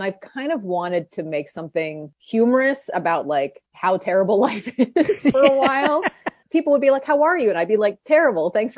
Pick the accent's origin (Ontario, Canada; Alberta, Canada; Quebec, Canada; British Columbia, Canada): Ontario, Canada; Toronto; as someone who's from Toronto, I grew up in Toronto